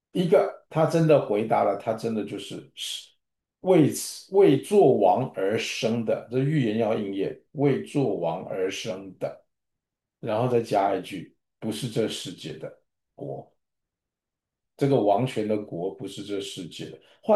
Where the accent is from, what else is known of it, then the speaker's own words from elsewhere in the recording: Taiwan; 所以我是个台湾人，一天到晚在面对的海峡那一边的喊杀喊打